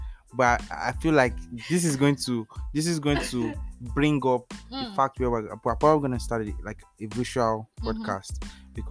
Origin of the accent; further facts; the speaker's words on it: Nigeria; Okay, but I'm also a Nigerian guy.